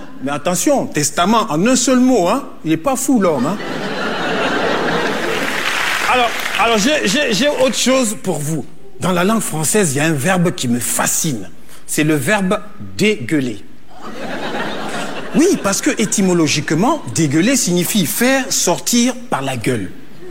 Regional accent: Niger; Même si je suis nigérien, maintenant je me fais beaucoup d'amis en France

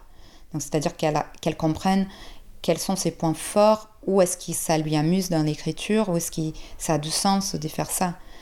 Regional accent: Brazil; French is a second language; Moi, je suis brésilienne

